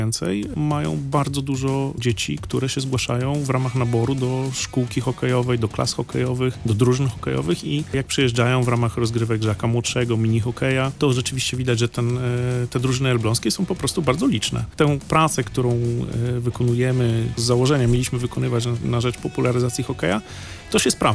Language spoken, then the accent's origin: Polish; Gdańsk, Pomeranian Voivodeship, Poland; w hokeja po prostu grałem, trenowałem i wychowałem się po części na Oliwii